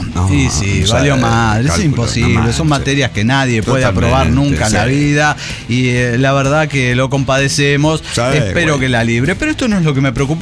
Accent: Honduras; now in United States; Y yo soy hondureño, o sea, patá en el culo.

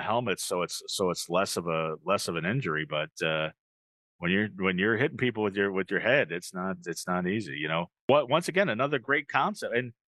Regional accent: San Diego, California, United States; I grew up in San Diego, and Junior Seau was one of the best players, committed suicide.

